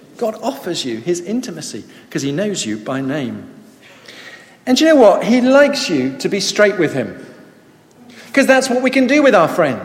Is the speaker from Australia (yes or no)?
no; United Kingdom; But we just say, we're British, but most of us are polite.